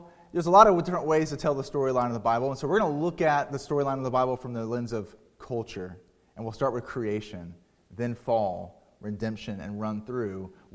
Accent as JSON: {"language": "English", "region": "Florida", "country": "United States", "tie": "born or raised there", "said": "I grew up in South Florida, which is not the South, right, culturally. And when I moved up from South Florida to North Carolina, I was a little bit of a culture shock."}